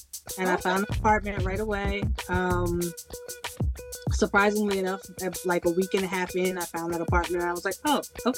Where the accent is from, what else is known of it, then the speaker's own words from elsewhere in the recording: Baltimore, Maryland, United States; also born or lived in Richmond, Virginia / Massachusetts; That I am from Baltimore. I claim Baltimore as home. I have grown up in Richmond, Virginia as well. I was born in Massachusetts.